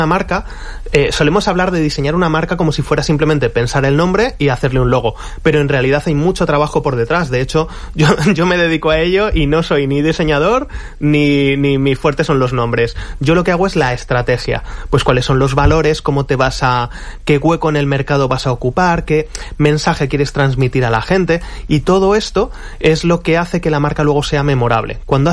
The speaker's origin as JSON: {"language": "Spanish", "town": "Madrid", "region": "Community of Madrid", "country": "Spain", "tie": "born or raised there", "said": "yo me crié en Madrid"}